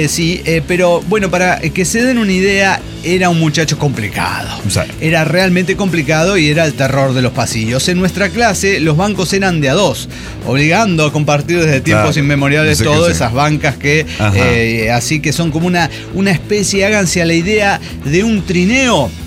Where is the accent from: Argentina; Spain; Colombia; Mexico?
Argentina; Río Cuarto, Córdoba; de Río Cuarto, Córdoba, Argentina.